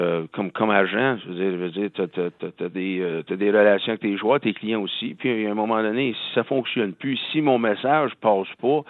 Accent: Salaberry-de-Valleyfield, Quebec, Canada; now in Los Angeles, United States; revenir au Québec, puis à Valleyfield, chaque fois que je viens faire un tour à Valleyfield, je vais voir mon patelin où j'ai grandi

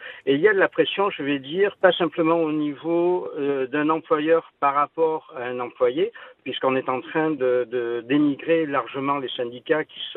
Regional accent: Quebec, Canada; moi, je suis du Lac-Saint-Jean, là. Non, ça fait 17 ans que je suis au Québec

